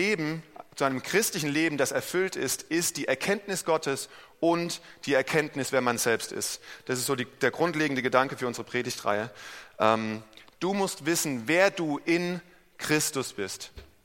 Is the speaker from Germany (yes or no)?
yes; Germany; dann sage ich erstmal, ich bin Deutscher, ich bin Lehrer, ich bin Gemeindeleiter, ich bin Ehemann, ich bin Vater.